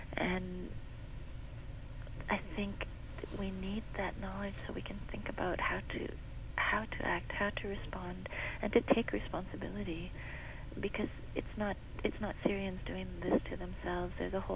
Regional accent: Canada; I'm a Canadian, we have this too.

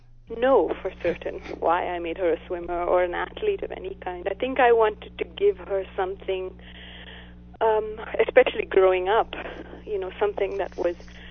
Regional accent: Bengaluru, Karnataka, India; I grew up in Bangalore.

